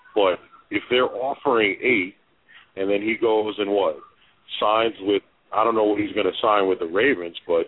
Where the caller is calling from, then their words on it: Arkansas, United States; Yeah, I'm calling from the Northwest Regional Arkansas Airport.